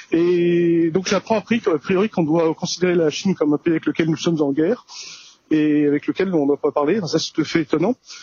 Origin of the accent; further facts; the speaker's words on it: France; et personnellement, je suis français